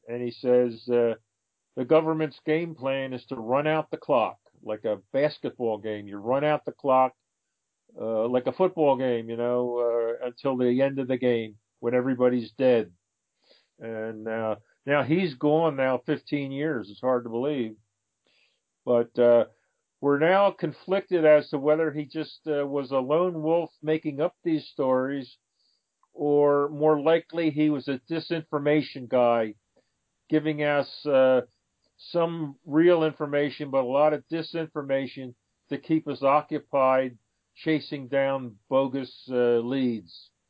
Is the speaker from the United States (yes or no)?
yes; Philadelphia, Pennsylvania, United States; Born and raised in Philadelphia, and I saw a lot of Eagles games.